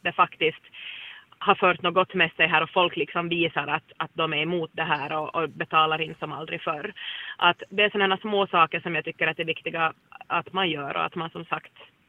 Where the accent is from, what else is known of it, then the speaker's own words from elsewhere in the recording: Finland; Där tror jag att vi som finländare är lite försiktiga med det.